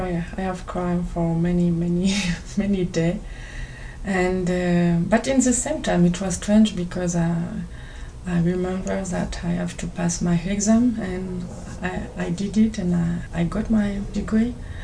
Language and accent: English; France; English is a second language; I come from France. I'm living in Paris.